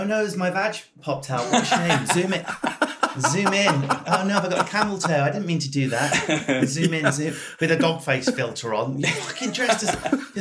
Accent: United Kingdom; because I'm British

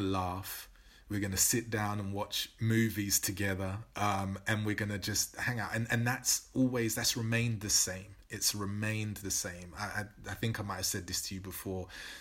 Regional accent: Newham, London, United Kingdom; And the thing that I got from my parents amid all of the stuff growing up in Newham was joy.

